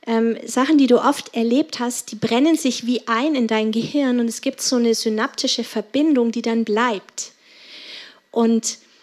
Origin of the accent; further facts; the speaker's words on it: Landsberg am Lech, Bavaria, Germany; bei mir ist es so, ich bin in Landsberg am Lech aufgewachsen und ich liebe diese Stadt immer noch